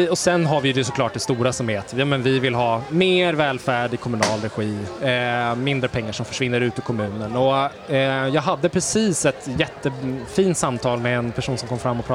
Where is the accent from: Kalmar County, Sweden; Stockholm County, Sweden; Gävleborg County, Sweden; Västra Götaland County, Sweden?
Stockholm County, Sweden; Järna; Nej, men jag kommer från Järna utanför Södertälje.